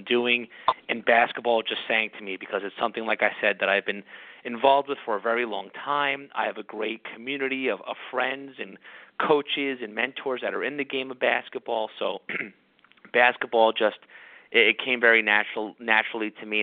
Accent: Parsippany, New Jersey, United States; So I'm a Parsippany guy myself. I was born and raised there. I grew up in Parsippany in Troy Hills Village.

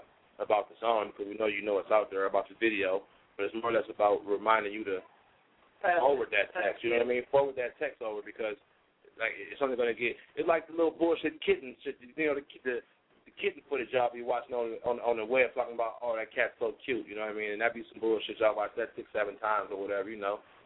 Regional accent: New York, United States; I'm from Rockin', New York. I'm from Rockin' right over the Tappan Zee Bridge, 20 minutes

